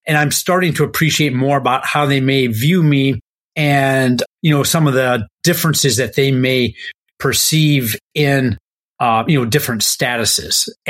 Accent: United States; We're white. You can't see that, everybody, but we are. We are male. You could probably hear that. We are American. We happen to be in our 50s.

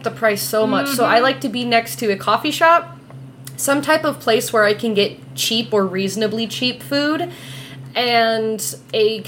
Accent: Canada; I don't know. I'm Canadian.

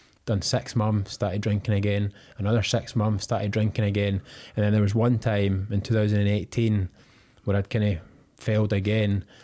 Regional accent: Scotland, United Kingdom; growing up in Scotland, you know, where I grew up, it's quite hard to be a young guy at 22 that doesn't drink alcohol.

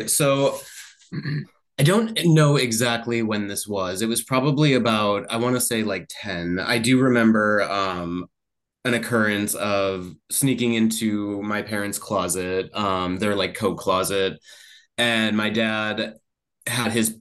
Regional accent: Massachusetts, United States; I'm originally from the Berkshires, the mountains of Massachusetts, but I have been living out on the South Shore for about 9 years now.

